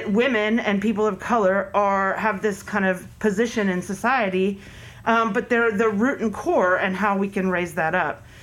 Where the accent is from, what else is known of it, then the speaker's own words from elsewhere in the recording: Atlanta, Georgia, United States; even as a poor child growing up in Atlanta, Georgia.